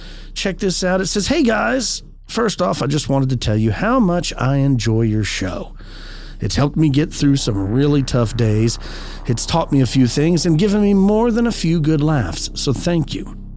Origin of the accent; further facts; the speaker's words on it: Tennessee, United States; I'm from Tennessee, and like, you know, I'm like, I got it.